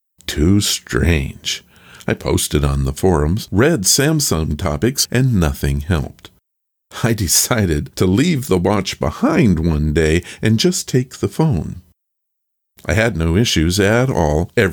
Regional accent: Vancouver, Washington, United States; This next story comes from my hometown of Vancouver, Washington, but I didn't send it in.

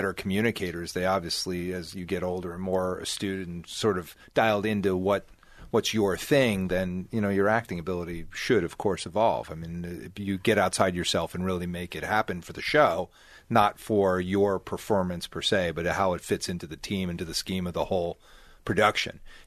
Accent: Short Hills, New Jersey, United States; I grew up in Short Hills, right by the mall.

